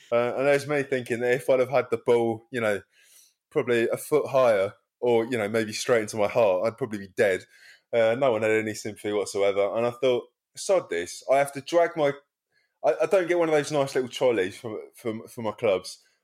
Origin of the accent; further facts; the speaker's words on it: Wallington, London, United Kingdom; Like, we came from Wellington, if you know that side, if you come out of Croydon towards Sutton.